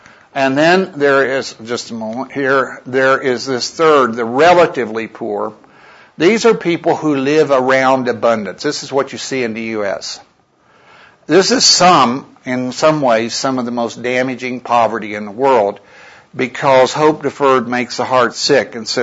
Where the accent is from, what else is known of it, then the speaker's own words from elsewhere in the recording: West Virginia, United States; I grew up in West Virginia as a young man.